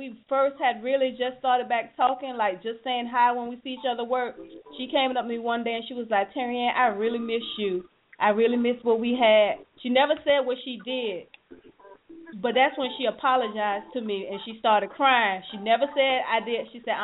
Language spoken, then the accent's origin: English; Fort Lauderdale, Florida, United States; She was from Tampa. I was from Fort Lauderdale. I'm from Fort Lauderdale. We'll just get up and drive to our hometown